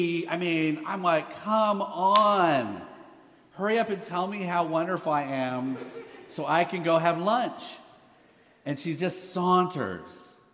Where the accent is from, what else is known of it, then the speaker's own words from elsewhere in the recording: California, United States; I'm from the West Coast, grew up all my life, Northern California, Sacramento, Stockton area. I come out of a Filipino-American congregation